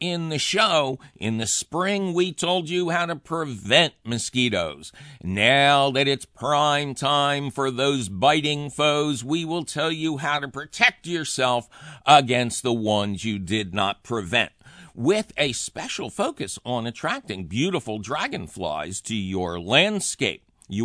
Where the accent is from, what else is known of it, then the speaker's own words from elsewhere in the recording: Philadelphia, Pennsylvania, United States; I grew up in Philadelphia.